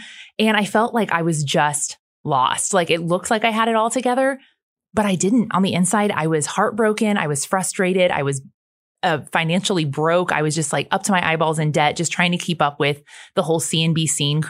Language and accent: English; Midwest, United States; but I grew up in the Midwest. So very much strict Christianity, very, very close-minded.